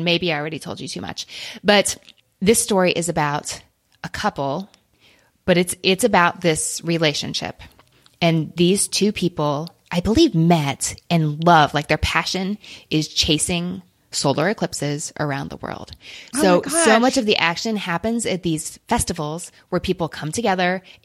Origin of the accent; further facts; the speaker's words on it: Alabama, United States; from Alabama.